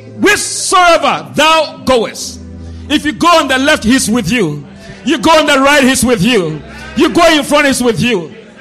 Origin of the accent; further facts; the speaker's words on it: Ghana; English is a second language; listen, I'm coming from Africa, Ghana.